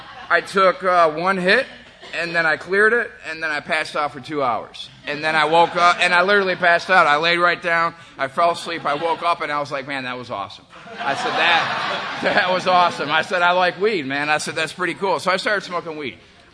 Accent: Rochester, New York, United States; now in Texas, United States; I'm from Rochester, New York. I'm from upstate. I'm not from here. I'm not from Texas. I spent my entire life and upbringing and everything there. I spent like 23 years up there.

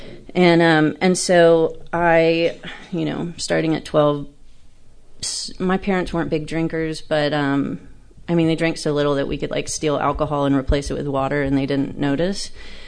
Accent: Corpus Christi, Texas, United States; I grew up in Corpus Christi, and I came from a really, really large family.

